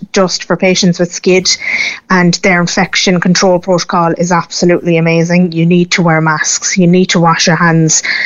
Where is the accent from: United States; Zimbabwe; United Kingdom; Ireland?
Ireland; Cork, Munster; So we're from Cork originally.